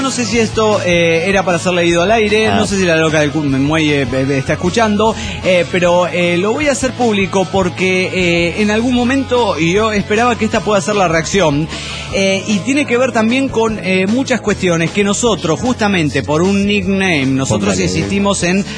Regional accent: Morelia, Michoacán, Mexico; de Morelia, Michoacán.

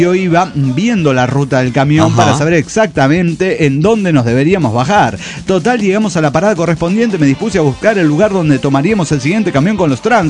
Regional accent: Puerto Vallarta, Jalisco, Mexico; Pero yo vengo de Vallarta, donde en el transporte público llegaba como se le cantaba el culo al pecero.

